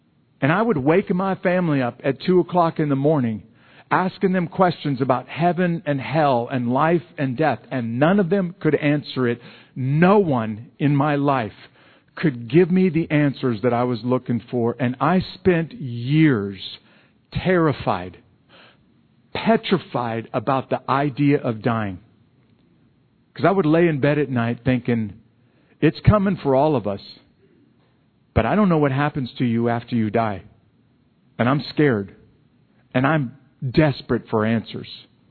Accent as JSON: {"language": "English", "town": "Fort Benning", "region": "Georgia", "country": "United States", "tie": "born or raised there", "said": "And it happens in my hometown in Fort Benning, Georgia."}